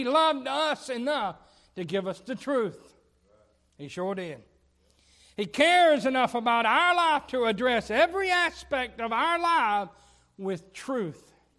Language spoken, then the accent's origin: English; the South, United States; born there; I'm glad I was born in America. I'm glad I was born in the South.